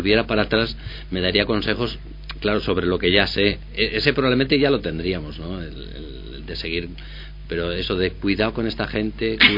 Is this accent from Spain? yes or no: yes; Spain; si somos españoles, tiene que oler a café